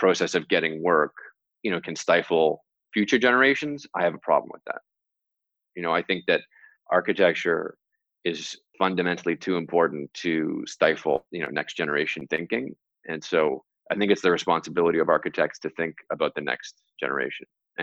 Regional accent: Toronto, Ontario, Canada; I come from Toronto, it's a city in Canada.

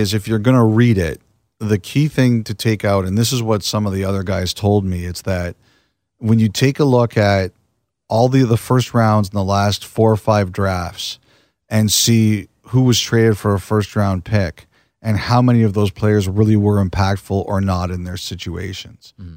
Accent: Toronto, Ontario, Canada; because I grew up in Toronto

